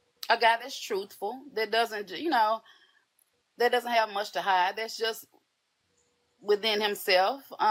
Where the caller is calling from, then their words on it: Denton, Texas, United States; I'm Texas, Denton.